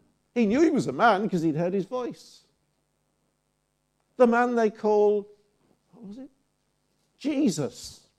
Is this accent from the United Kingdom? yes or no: yes; Liverpool, North West England, United Kingdom; And when he knew I came from Liverpool, I think, oh, well, I can believe this fellow.